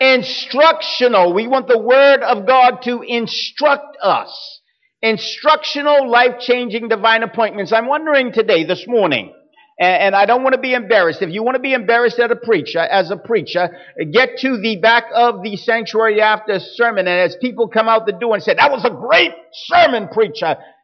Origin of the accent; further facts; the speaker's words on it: Bermuda; It is something that I got as a child growing up in Bermuda.